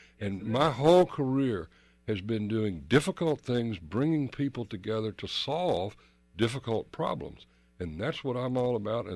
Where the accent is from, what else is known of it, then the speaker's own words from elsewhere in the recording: Knoxville, Tennessee, United States; now in Connecticut, United States; I grew up in Knoxville, and I moved to Connecticut 35 years ago.